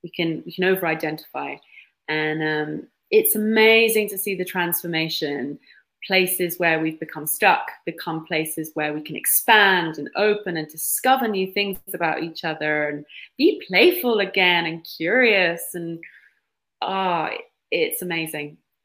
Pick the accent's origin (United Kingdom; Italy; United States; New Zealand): United Kingdom; I am a British woman.